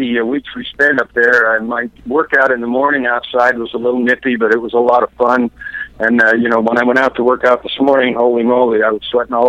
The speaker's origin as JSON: {"language": "English", "region": "California", "country": "United States", "tie": "born or raised there", "also_born_or_lived": "Utah / Idaho / Phoenix, United States / Canada", "said": "I was born in California, actually, in the Bay Area, and lived there for growing up, and then... I spent some time in Utah going to school, and I've worked in Idaho. I worked in Boise. I've been in Phoenix, like I said, for those 13."}